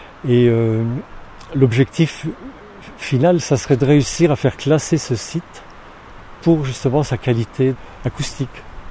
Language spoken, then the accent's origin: French; Grand Est, France; je suis natif des Vosges, je pense que c'est intéressant, et je suis artiste.